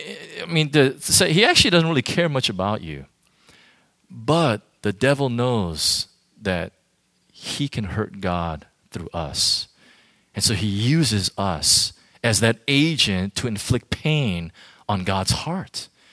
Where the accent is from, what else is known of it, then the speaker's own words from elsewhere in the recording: United States; now in Hong Kong; having lived in Asia now for almost 10 years, one thing, and I love the fact that I'm American.